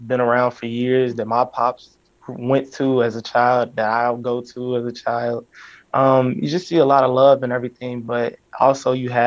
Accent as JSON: {"language": "English", "town": "Roseland", "region": "Illinois", "country": "United States", "tie": "born or raised there", "said": "And growing up in Roseland, you know, you just had to be on your attention."}